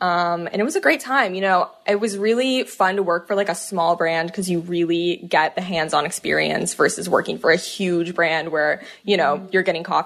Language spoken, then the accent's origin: English; Orlando, Florida, United States; moved away as an adult; So I'm from Orlando, Florida, originally grew up there, but I had always known I wanted to move to New York like my entire life.